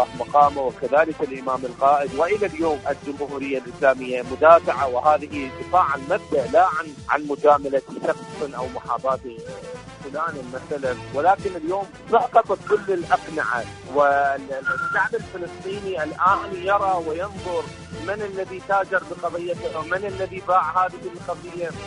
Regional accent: Iraq; من العراق

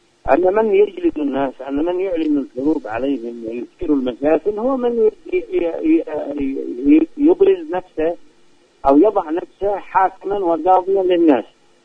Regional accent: Yemen; فيما يتعلق بحقنا نحن كشعب يمني

